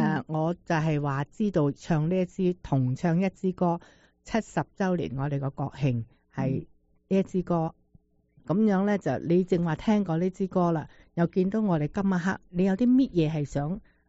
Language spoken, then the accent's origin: Cantonese; Guangdong, China; 嗱，我哋广东人咧就比较叻，我觉得我哋勤力啊